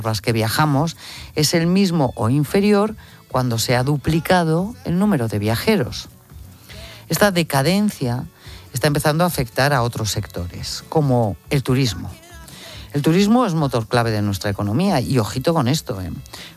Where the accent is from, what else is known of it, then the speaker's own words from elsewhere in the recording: Villanueva de Carazo, Castile and León, Spain; desde ayer Villanueva de Carazo, en Burgos, en mi tierra, tiene un habitante más.